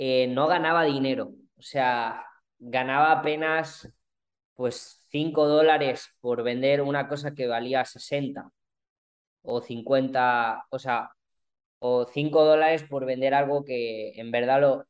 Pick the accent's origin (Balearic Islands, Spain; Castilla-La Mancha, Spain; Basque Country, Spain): Balearic Islands, Spain; Palma; Soy de Palma de Mallorca